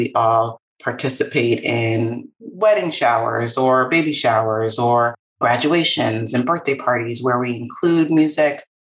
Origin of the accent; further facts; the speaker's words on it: Queens, New York, United States; I am a native New Yorker. I grew up in Queens, New York, on the border of Queens and Long Island. My parents are immigrants to this country. I'm a first generation American.